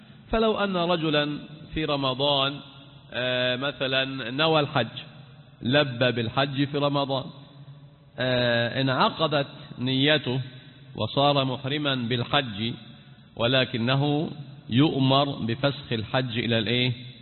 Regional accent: Egypt; طب أنا كمصري مسافر للحج والعمرة،

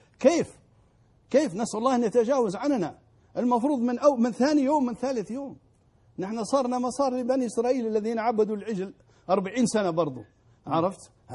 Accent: Libya; أنا أقول لك خذها مني، وأنا كليبي وأعرف الليبيين

